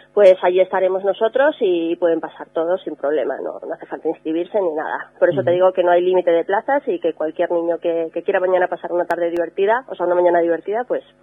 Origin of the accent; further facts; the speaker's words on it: Madrid, Community of Madrid, Spain; Yo tampoco soy de Ávila, soy de Madrid, lo que pasa es que veraneo en un pueblo de Ávila, el pueblo de mis padres